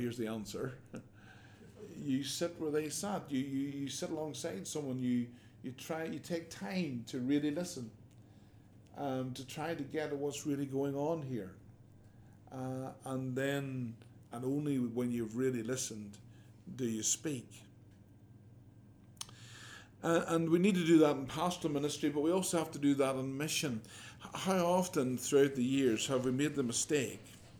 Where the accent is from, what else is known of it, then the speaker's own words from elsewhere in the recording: Ireland; moved away as an adult; now in England; When I was coming from Ireland to England, or feeling a call to come from Ireland to England, you know, come as a missionary to this pagan offshore island, as I often put it